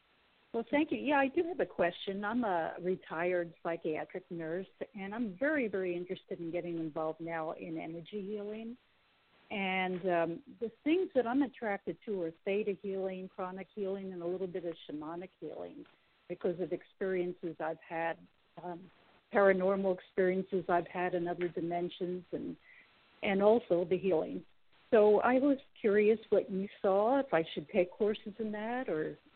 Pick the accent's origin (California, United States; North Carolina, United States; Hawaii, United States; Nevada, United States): California, United States; I'm from California, and I just got back from Ashland.